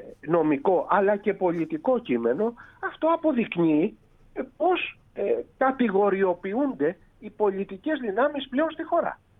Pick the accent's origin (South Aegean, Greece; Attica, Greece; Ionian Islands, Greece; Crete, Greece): Ionian Islands, Greece; Zakynthos; για να χρησιμοποιήσω μια έκφραση που χρησιμοποιούμε στον τόπο μου, στη Ζάκυνθο